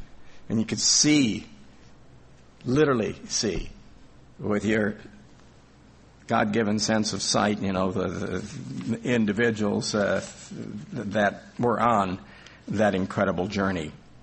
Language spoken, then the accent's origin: English; South Dakota, United States; I grew up in South Dakota, you know, spent 18 years there in blizzards that were so intense that couldn't see a couple of feet in front of us.